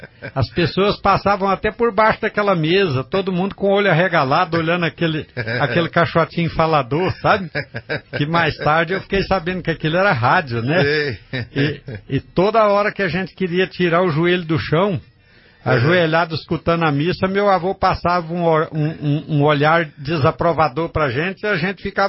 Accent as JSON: {"language": "Portuguese", "town": "Rio Verde", "region": "Goiás", "country": "Brazil", "said": "Eu sou de Rio Verde."}